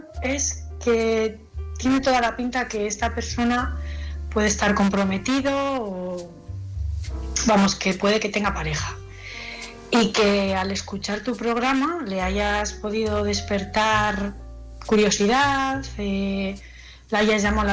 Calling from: Bilbao, Basque Country, Spain; de Bilbao

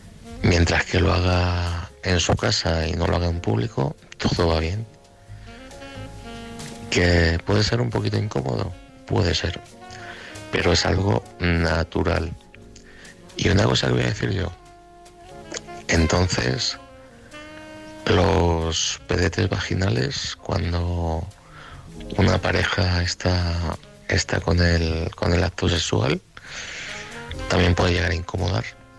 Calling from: Madrid, Community of Madrid, Spain; de Madrid y nos seguimos escuchando.

